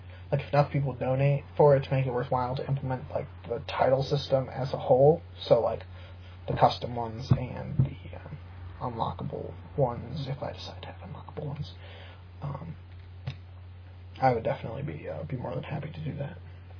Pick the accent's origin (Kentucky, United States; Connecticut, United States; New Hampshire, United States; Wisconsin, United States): Wisconsin, United States; growing up in Wisconsin, woo